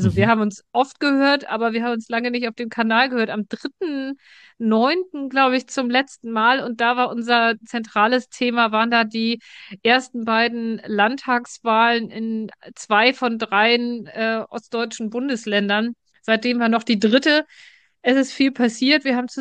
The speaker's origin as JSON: {"language": "German", "region": "Northern Germany", "country": "Germany", "said": "wobei ich als Norddeutsche und Karneval, du weißt, da gibt es nicht viele, viele Zusammenhänge."}